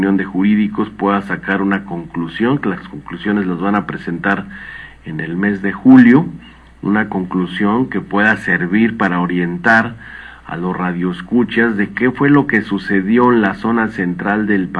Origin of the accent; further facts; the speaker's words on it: Mexico; eso nos va a permitir replantearnos como mexicanos, un país donde no se quede solamente en los libros de historia los abusos de autoridad